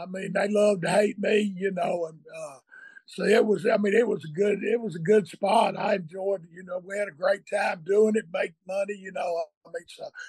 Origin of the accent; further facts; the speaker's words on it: the South, United States; I come from the South, from that Bible Belt.